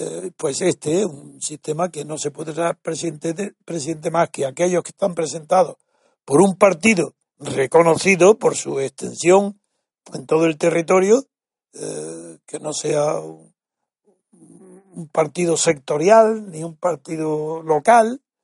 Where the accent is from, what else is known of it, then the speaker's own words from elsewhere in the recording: Spain; Y esto digo, no, como español, eso me basta para preferir a ese presidente a cualquier otro.